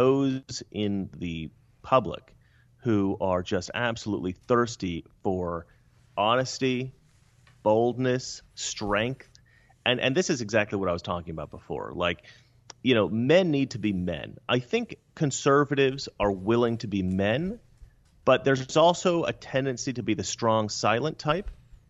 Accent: Oregon, United States; Growing up in Oregon was very good for me.

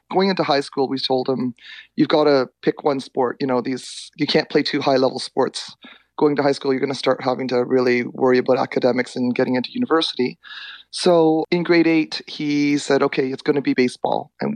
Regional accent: Toronto, Ontario, Canada; born there; I was born in Toronto. That's right. My whole family's in Toronto. And we lived in Leaside. And Leaside's a complete hockey community.

